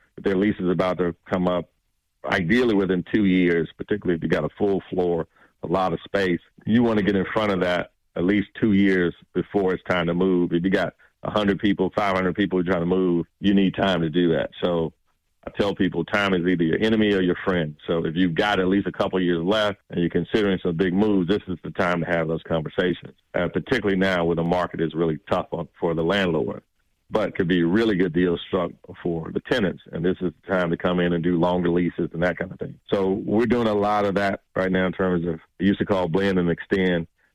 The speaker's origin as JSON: {"language": "English", "region": "Georgia", "country": "United States", "tie": "born or raised there", "said": "I was born and raised in the West Side."}